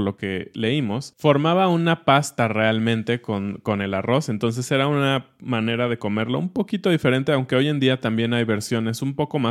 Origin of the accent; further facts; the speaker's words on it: Mexico; ¿a quién no le tocó como niño mexicano hacer buñuelos con sus papás?